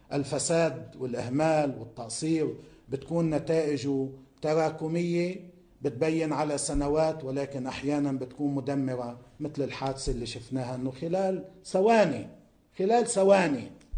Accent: Lebanon; أنا واحد من الناس كلبناني

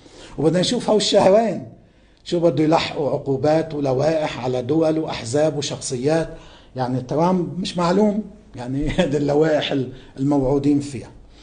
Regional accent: Lebanon; لما نحن كلبنانيين نتضامن مع بعضنا ونرفض هذا

